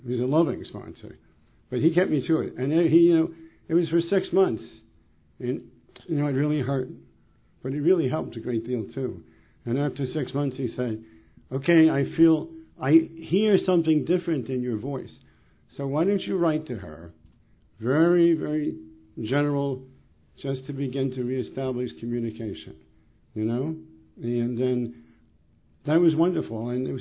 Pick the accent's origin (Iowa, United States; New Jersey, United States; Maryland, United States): New Jersey, United States; from New Jersey, okay?